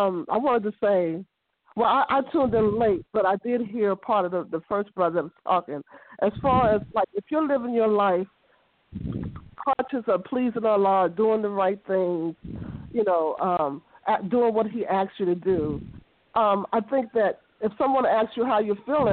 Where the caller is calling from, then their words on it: Washington, District of Columbia, United States; I'm calling from Washington, D.C.